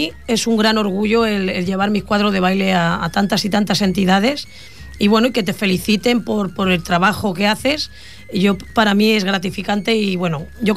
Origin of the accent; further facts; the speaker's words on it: Santa Perpetua, Catalonia, Spain; Yo soy de la Florida también. Yo vivo en la Florida y la Florida es de Santa Perpetua.